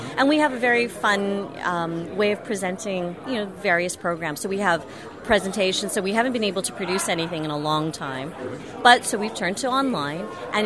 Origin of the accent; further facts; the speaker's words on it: Victoria, British Columbia, Canada; Well, originally I grew up in Victoria.